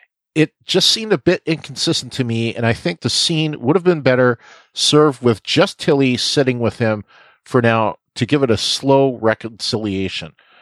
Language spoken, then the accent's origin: English; Canada; accent: Canadian; I mean, some will say with my Canadian accent, sometimes it's stronger than other times.